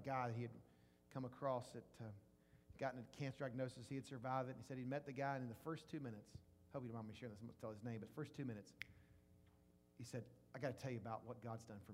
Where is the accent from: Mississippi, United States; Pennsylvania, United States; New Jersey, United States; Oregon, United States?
Mississippi, United States; Jackson; moved away; I moved to Louisiana. I grew up in Jackson, Mississippi, an Ole Miss fan.